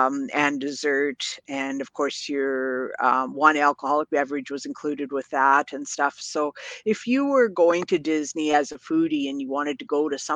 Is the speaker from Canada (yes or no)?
yes; Canada; particularly for myself as a Canadian, it was often offered free